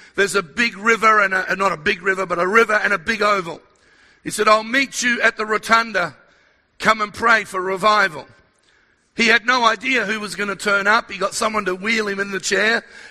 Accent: Australia; also born or lived in South America; And in 1960 it was, we went to South America for a few years, or they did, and I was born in South America. And then at the age of 4, they brought me to Australia.

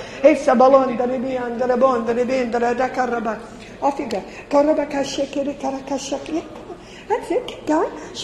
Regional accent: Australia; I'm an Australian, okay?

